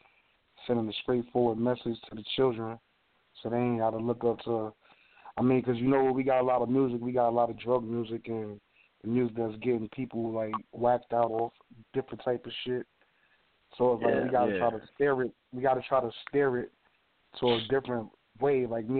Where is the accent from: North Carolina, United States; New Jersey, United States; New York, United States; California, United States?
New York, United States; I'm from Harlem, New York.